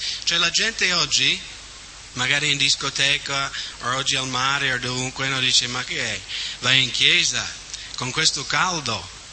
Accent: Seattle, Washington, United States; Italian is a second language; dalle mie parti a Seattle, nel nord ovest, ci sono i salmoni che ogni anno, no, vanno su per il fiume.

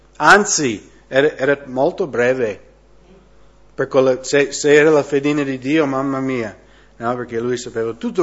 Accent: Washington, United States; nello stato di Washington, da dove vengo io

